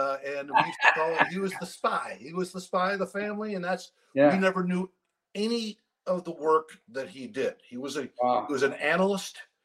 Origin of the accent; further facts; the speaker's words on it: Maine, United States; born there; But I grew up, I was born in Maine. They're from Maine.